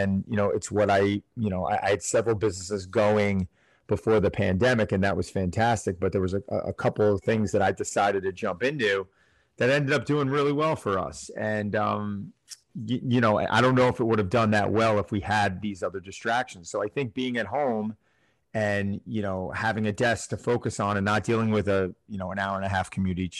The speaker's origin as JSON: {"language": "English", "town": "Cold Spring Harbor", "region": "New York", "country": "United States", "tie": "born or raised there", "said": "And I was born and raised in Cold Spring Harbor, New York. So I'm very familiar with Syosset and used to swim against the high school and play baseball against them."}